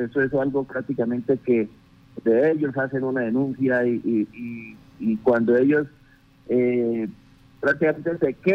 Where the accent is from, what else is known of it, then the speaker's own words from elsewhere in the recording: Casanare, Colombia; Hoy, como colombiano, como campesino, como llanero, como un varón que soy